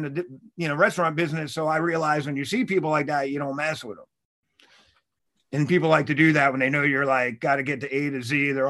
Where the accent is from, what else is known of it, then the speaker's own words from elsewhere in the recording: Levittown, New York, United States; So my family's from Brooklyn, but I grew up on Long Island. So I grew up in Levittown, Wontaw.